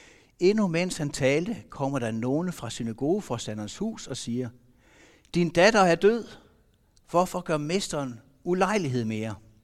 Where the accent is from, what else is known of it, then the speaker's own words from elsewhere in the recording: Engelsvang, Central Denmark Region, Denmark; Er fra Engelsvang af, fritidsforkynder i Innovation.